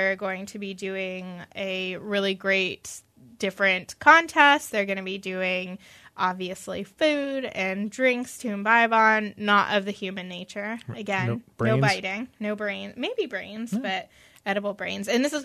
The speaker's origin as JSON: {"language": "English", "town": "Erie", "region": "Pennsylvania", "country": "United States", "said": "I'm from Erie, and I walked barefoot in 2 feet of snow back and forth"}